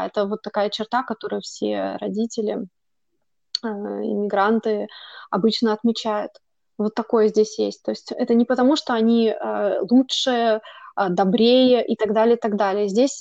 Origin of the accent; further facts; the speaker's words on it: Moscow, Russia; Но вот, например, если живешь в Москве, а я как раз из Москвы, там тоже, в общем-то, ты видишь вокруг себя такое многонациональное такое общество вокруг себя.